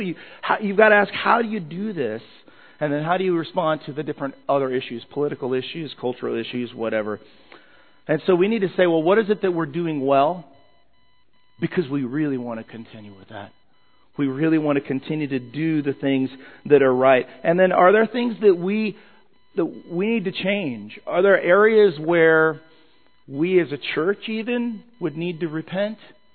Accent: Colorado, United States; also born or lived in California / Mississippi / Pennsylvania; I was born in California, raised in Colorado, was in the Air Force, went to Mississippi, lived in the South for like 8 years. I was blessed to meet my wife in Pennsylvania.

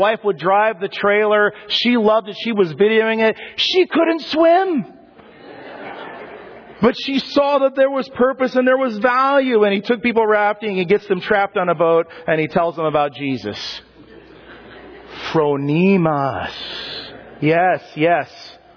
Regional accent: Dillon, Colorado, United States; I grew up in Dillon, Colorado. Some of you guys know. I grew up in the middle of many ski areas.

